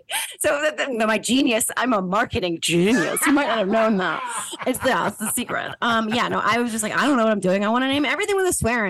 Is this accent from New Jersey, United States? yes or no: yes; New Jersey, United States; I am from New Jersey and I am a mom.